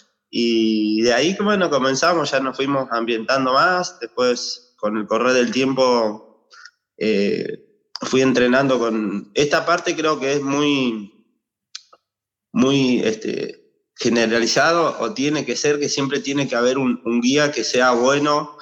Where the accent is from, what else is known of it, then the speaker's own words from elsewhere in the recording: Esquel, Chubut, Argentina; yo soy, bueno, ahí de Esquel, zonas aledañas a Esquel. Mi papá trabajaba en una chacra, que bueno, nosotros estamos acostumbrados por ahí a lo que era el trabajo rural con él